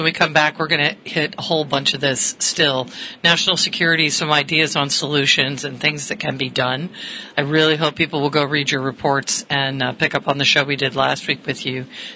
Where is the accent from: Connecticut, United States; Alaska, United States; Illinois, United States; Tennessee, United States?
Connecticut, United States; I grew up in Connecticut, and we had a tank of oil in our basement, and that's how we heated the house.